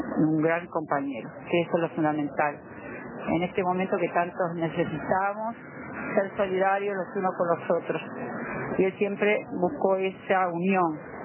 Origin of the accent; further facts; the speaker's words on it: Montevideo, Uruguay; nací en La Teja y después de adulta me mudé del barrio.